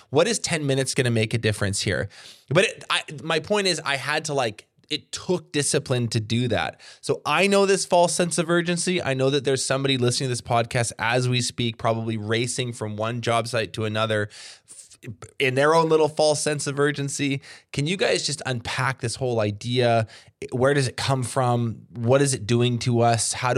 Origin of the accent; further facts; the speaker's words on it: Canada; I am Canadian.